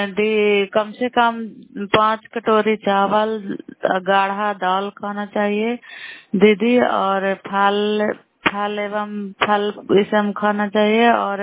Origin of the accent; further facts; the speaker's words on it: Bairiganj, Bihar, India; नालंदा जिला कराई ब्लॉक मकराता पंचायत ग्राम बैरीगंज की निवासी हूँ।